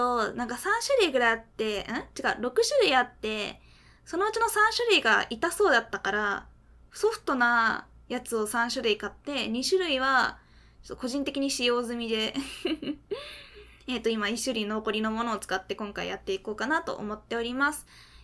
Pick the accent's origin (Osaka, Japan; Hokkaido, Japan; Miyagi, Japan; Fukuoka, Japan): Fukuoka, Japan; まあ博多弁です。博多弁ですじゃない。福岡県出身です。福岡から出て、そこに何年かも住むなんてしたこともありません。もう根っからの福岡県民です。